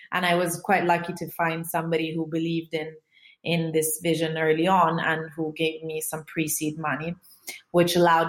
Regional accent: Italy; now in United Kingdom; So I moved to the UK from Italy about 8 years ago. And during that move, after that move, I was essentially left without a therapist because my therapist was back in Italy.

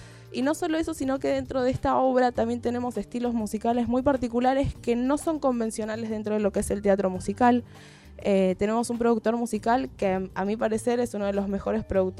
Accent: Mar del Plata, Buenos Aires Province, Argentina; moved away; yo soy de Mar del Plata, y cuando me vine a vivir acá

